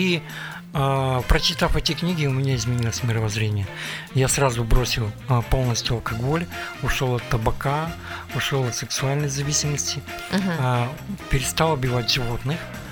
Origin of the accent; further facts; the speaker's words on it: Mutninsk, Kirov Oblast, Russia; Я из города Мутнинск, Кировской области.